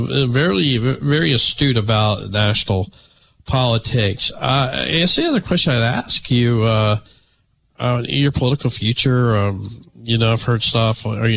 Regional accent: Birmingham, Alabama, United States; growing up in Birmingham, and, like, how many times are we going to fix I-20-59

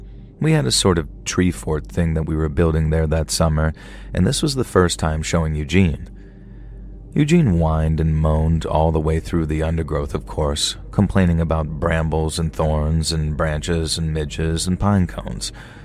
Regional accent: South East England, United Kingdom; I grew up in the Kentish countryside in the 1980s

